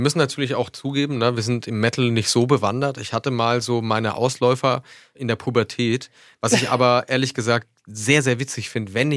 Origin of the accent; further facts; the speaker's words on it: Schweinfurt, Bavaria, Germany; Die Jungs, die vor 13 Jahren die Slip-on-Vans bei uns in Schweinfurt in die Klassenzimmer gebracht haben